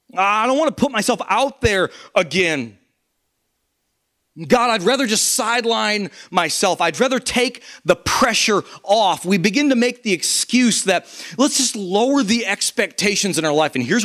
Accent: Michigan, United States; Hell's cold. I'm from Michigan. Hell's cold.

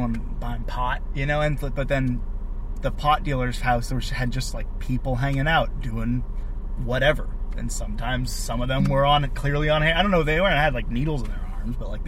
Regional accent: New Hampshire, United States; Well, I'm from New England. I'm from New Hampshire specifically, and the heroin epidemic destroyed us. a lot of heroin in the area I grew up.

